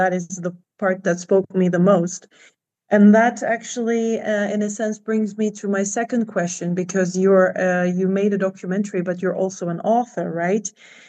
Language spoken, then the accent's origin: English; Cyprus; And well, for me also, growing up in Cyprus, I always heard stories about the war and division